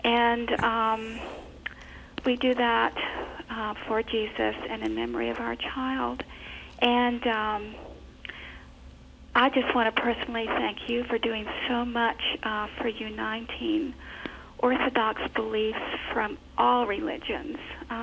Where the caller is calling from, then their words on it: Virginia, United States; Virginia.